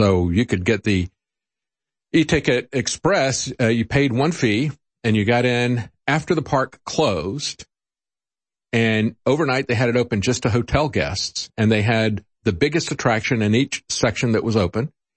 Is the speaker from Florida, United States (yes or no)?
yes; Florida, United States; also born or lived in North Carolina; now in Austin, United States; even here in Austin, of what I used to, what I grew up with in Florida and elsewhere in North Carolina.